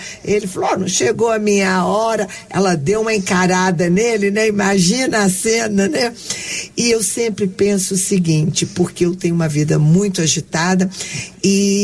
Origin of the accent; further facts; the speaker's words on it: Minas Gerais, Brazil; Eu sou mineira, nós também pedimos.